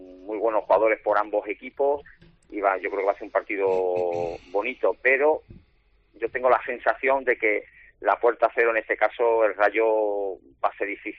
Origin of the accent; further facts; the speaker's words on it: Huelva, Andalusia, Spain; moved away; desde cuando salí de aquí de Huelva.